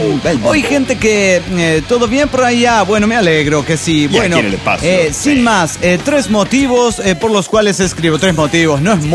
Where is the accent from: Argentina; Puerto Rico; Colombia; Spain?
Colombia; Medellín, Antioquia; Hola, soy … de Medellín, Colombia.